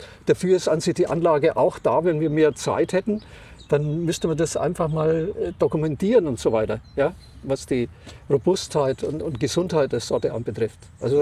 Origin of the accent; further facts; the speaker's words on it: Bavaria, Germany; ich komme aus Unterfranken, wo es viel Obst gab